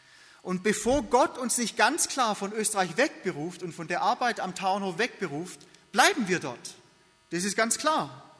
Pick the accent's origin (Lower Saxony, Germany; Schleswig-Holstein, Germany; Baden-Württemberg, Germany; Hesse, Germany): Baden-Württemberg, Germany; Und wir waren dann auch in Hohenlohe, in meiner Heimat.